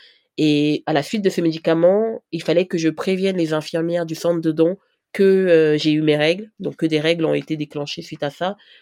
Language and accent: French; Cameroon; et moi, je suis camerounaise, ouais.